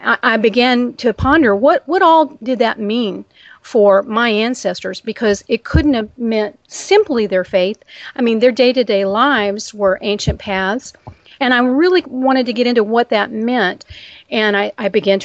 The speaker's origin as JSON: {"language": "English", "region": "Texas", "country": "United States", "said": "Well, honestly, I'm from Texas, and a lot of people say that Texans lack manners completely."}